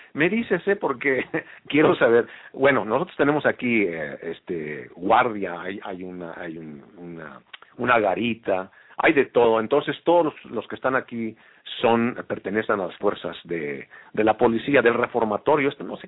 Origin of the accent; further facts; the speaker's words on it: Mexico; now in United States; Como mexicano te puedo decir que los mexicanos que emigramos a Estados Unidos no venimos con la intención de obtener la ciudadanía americana.